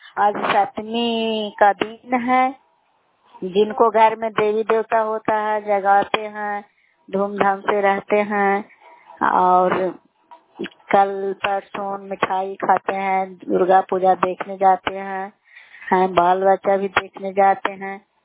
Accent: Manpur, Bihar, India; घर मानपुर है, नालंदा जिला के निवासी हूँ, दमोदरपुर पंचायत पड़ता है।

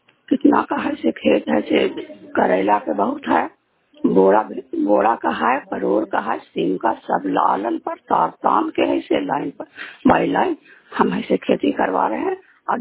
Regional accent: Fazillapur, India; मैं फजिल्लापुर के रहने वाली हूँ।

